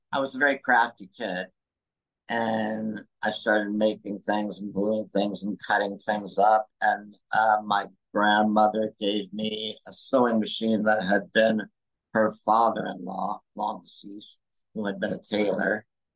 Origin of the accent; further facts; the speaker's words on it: Chicago, Illinois, United States; I am from Chicago. I grew up in Hyde Park on the south side around the University of Chicago.